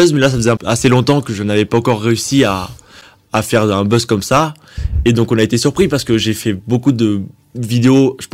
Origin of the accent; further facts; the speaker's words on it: Saint-Léon, Occitanie, France; Je viens de Saint-Léon, on est à 15 minutes de Millau. Saint-Léon qui est assez connu par rapport à Micropolis, la cité des insectes.